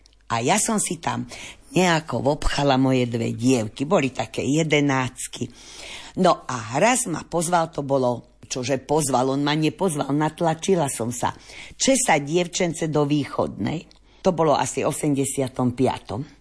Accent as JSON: {"language": "Slovak", "town": "Dolné Príbelce", "region": "Banská Bystrica Region", "country": "Slovakia", "said": "a pochádzam z Dolných Príbeliec. To je veľmi, veľmi pekná dedina."}